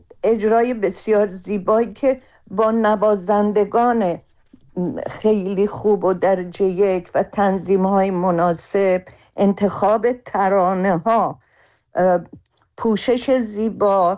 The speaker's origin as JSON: {"language": "Persian", "country": "Iran", "said": "در آینده وضعیت زندگی در ایران برای من و امثال من که بیرون از ایران هستیم فراهم باشه"}